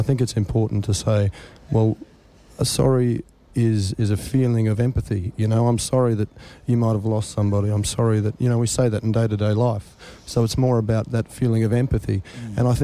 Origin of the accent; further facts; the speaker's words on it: Australia; And we grew up in Australia with a bit of a facade of this, you know, this wonderful first settlement and these pioneers